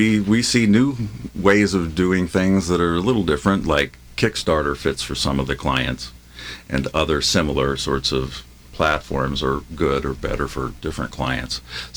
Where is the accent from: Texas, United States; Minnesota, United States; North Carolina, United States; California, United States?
California, United States; I'm a Californian, like everyone else. I wasn't born there, but lived there most of my life. So when I was 2 years old and came to California, I didn't know anywhere else.